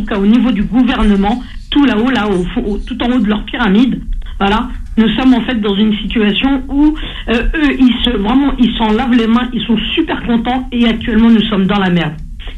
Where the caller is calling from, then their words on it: Créteil, Île-de-France, France; Alors, moi je suis de Créteil et je suis gestionnaire de pays.